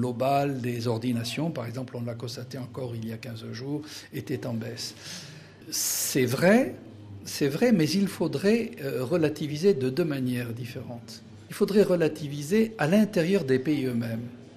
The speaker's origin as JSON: {"language": "French", "country": "France", "said": "lorsque je retourne chez moi en France"}